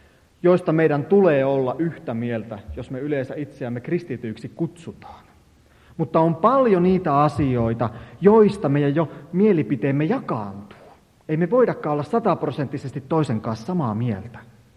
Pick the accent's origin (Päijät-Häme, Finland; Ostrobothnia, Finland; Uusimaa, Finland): Ostrobothnia, Finland; Mä oon Pohjanmaalta kotoisin